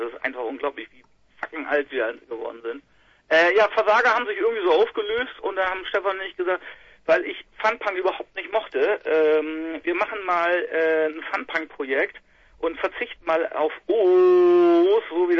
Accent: Nordenham, Lower Saxony, Germany; Wir kommen aus dem Norden Hamm. Das ist gegenüber von Bremerhaven auf der anderen Weserseite. Landkreis Wesermarsch.

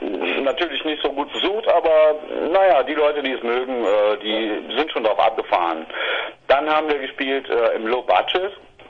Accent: Cologne, North Rhine-Westphalia, Germany; als Kölner Rock'n'Roller muss man mal gespielt haben.

